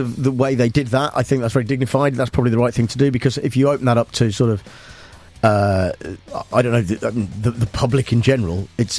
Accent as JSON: {"language": "English", "town": "Nuneaton", "region": "West Midlands", "country": "United Kingdom", "tie": "born or raised there", "said": "Some people who may have written a book about growing up in Nuneaton, you mean?"}